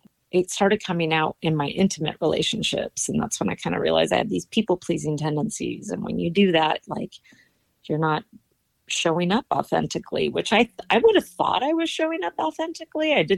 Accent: San Pedro, California, United States; So I love San Pedro. Like, it's a really tight knit community.

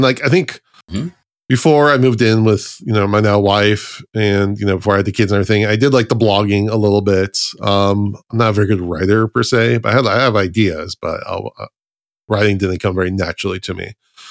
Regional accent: Oregon, United States; now in California, United States; I'm from Oregon, but I had moved to California, so, like, I don't have any, like, deep root friends.

